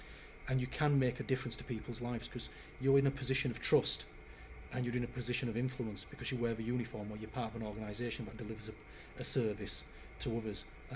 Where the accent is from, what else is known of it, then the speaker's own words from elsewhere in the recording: Bradford, Yorkshire and the Humber, United Kingdom; when I grew up in Bradford, the community that I was brought up in was actually very diverse.